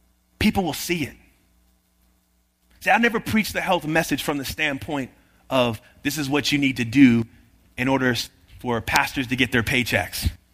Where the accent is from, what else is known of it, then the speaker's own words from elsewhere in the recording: California, United States; I'm from the Bay Area, right? We're right next door to Berkeley.